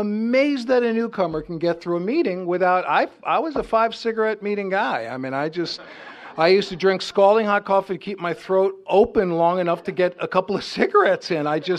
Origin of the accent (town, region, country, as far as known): Bronx, New York, United States; born or raised there